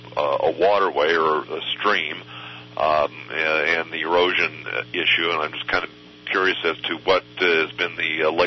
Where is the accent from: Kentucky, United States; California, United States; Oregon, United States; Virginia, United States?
Oregon, United States; Eugene; Well, the whole state is near and dear to my heart because I'm from that area.